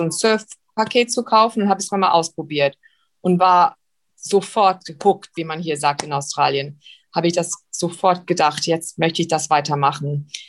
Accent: South Africa; Ich bin in Südafrika aufgewachsen, bin ja dort auf die deutsche Schule gegangen

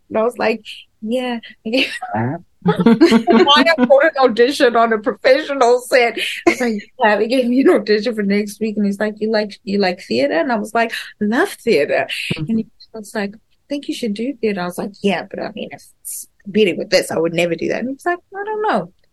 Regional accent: South Africa; As South African. I can't even begin to understand her experience

